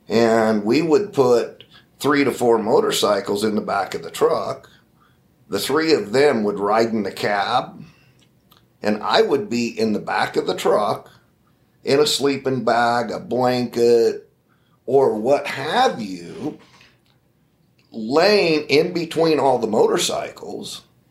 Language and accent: English; Cedar City, Utah, United States; You know, I grew up right here in Cedar City, Utah. Come from a ranching family. Had very little money.